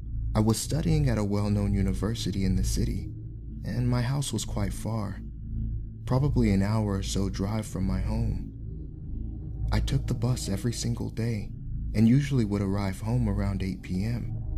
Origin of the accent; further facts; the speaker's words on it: Philippines; I came from the Philippines.